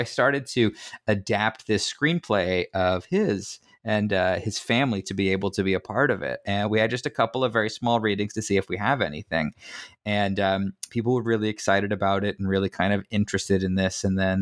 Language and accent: English; Palm Beach Gardens, Florida, United States; I grew up in Palm Beach Gardens area.